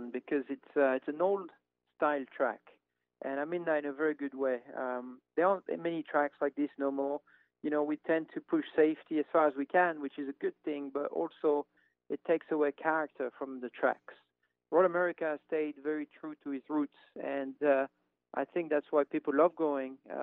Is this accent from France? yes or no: yes; France; Well, I grew up in France